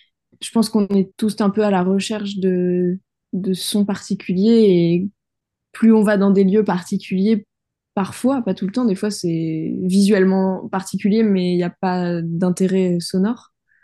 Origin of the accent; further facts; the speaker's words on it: Nouvelle-Aquitaine, France; je suis originaire du Périgord, et notamment du Périgord noir, qui regroupe beaucoup de cavités. Il y en a 8 000